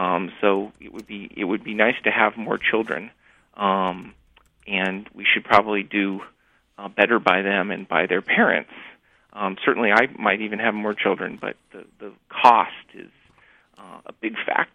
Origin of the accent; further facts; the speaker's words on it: Los Angeles, California, United States; I found myself in the Bay Area. I'm from Los Angeles, with environmentally minded people